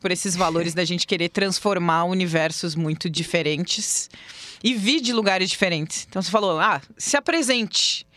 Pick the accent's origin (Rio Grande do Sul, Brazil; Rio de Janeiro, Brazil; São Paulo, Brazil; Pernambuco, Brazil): Rio Grande do Sul, Brazil; Pelotas; Nascida e criada em Pelotas.